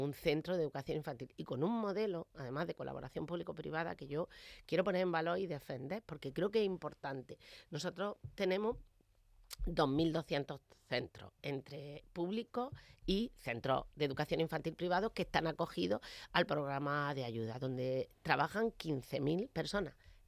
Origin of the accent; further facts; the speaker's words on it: Almería, Andalusia, Spain; yo como soy de Almería, las aulas matinales, que ahora son habituales en todos los centros